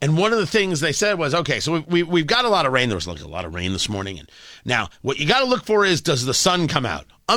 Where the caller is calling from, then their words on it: Indianapolis, Indiana, United States; So, you know, I come to you from Indianapolis, Indiana, and we're on it.